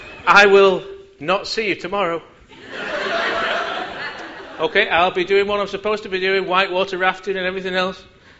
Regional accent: North West England, United Kingdom; I'm one of those unfortunate people that happens to live in Yorkshire, but I'm from Lancashire.

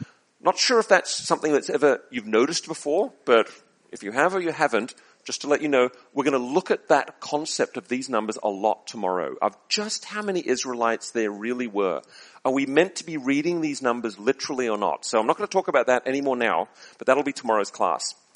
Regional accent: Australia; And I grew up in Australia, and we used to have a Bible school

